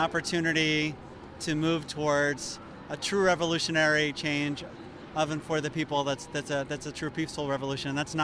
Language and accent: English; New York City, New York, United States; I'm coming from New York City, and I came down because I love Bernie Sanders